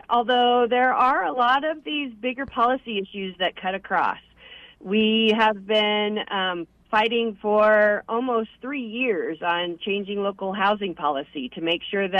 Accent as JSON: {"language": "English", "town": "Fort Collins", "region": "Colorado", "country": "United States", "tie": "born or raised there", "said": "being in Fort Collins is fantastic. I really do love my hometown, but we have an incredibly active political environment here in Fort Collins"}